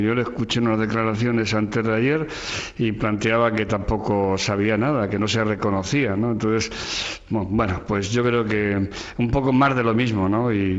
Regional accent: Villava, Navarre, Spain; now in Barcelona, Spain; en 2010, yo me había ido a vivir a Barcelona, estuve una temporada en Cataluña y me tocó tirar el cohete de las fiestas de mi pueblo, de Villava, donde era concejal.

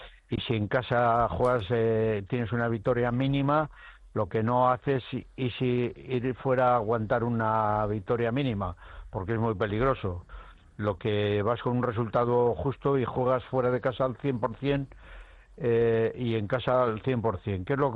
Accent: Basque Country, Spain; es que yo soy aquí, soy del Nervión, y tú sabes cómo pega el Nervión a la juventud.

